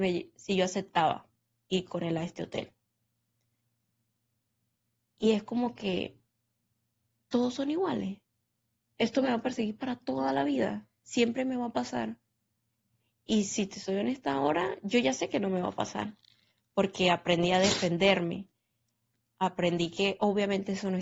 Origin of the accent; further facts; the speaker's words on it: Venezuela; moved away; cuando yo salí de Venezuela